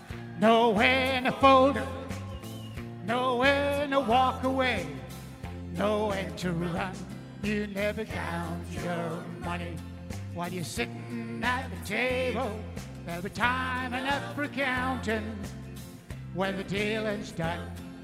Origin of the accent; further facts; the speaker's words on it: England, United Kingdom; Spanish is a second language; now in Spain; Soy inglés, però no és culpa meva.